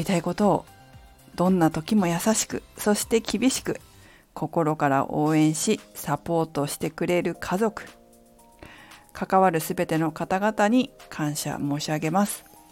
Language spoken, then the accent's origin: Japanese; Fukushima, Japan; moved away as an adult; now in Tokyo, Japan; 最初は福島、地元の福島で働いてたんですけど、まあ、東京に出てきて、東京のフィットネスクラブで働き始めた